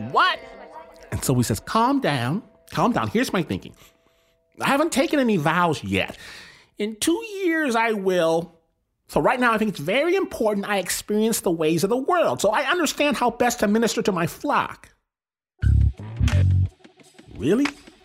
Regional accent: Michigan, United States; I'm from Michigan, not LA, not New York

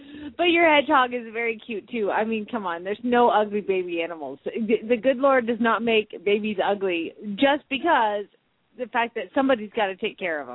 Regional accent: Phoenix, Arizona, United States; from Phoenix, Arizona.

